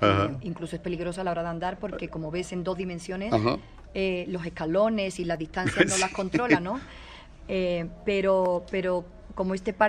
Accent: Seville, Andalusia, Spain; moved away as an adult; also born or lived in United States; now in Madrid, Spain; Pero llevo muchos años ya, me fui con 20 años. He vivido 14 años en Estados Unidos.

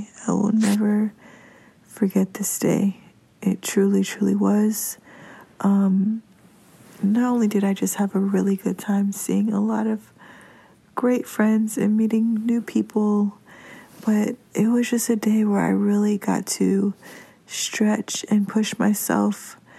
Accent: Miami, Florida, United States; So I'm from Miami. I was born here, and I know nothing about Miami culture and all the pockets of town

